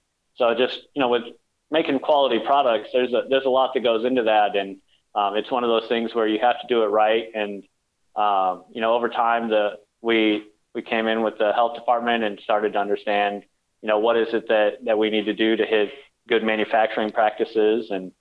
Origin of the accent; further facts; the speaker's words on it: Austin, Texas, United States; born there; So, like I said, I was born in Austin, Texas